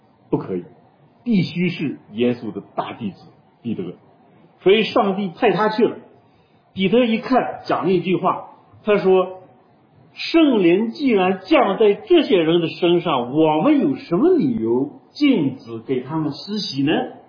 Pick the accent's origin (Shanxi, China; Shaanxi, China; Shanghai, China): Shaanxi, China; accent: Northern Shaanxi; 我陕北，我的口音是陕北口，